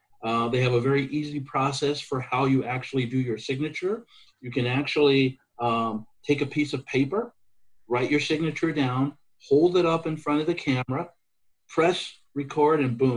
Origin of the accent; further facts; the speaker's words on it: Georgia, United States; First of all, I am from Ware County. Ware County is in the lower part of the state, in the southeastern portion of the state, just above the Florida border, Florida-Georgia border.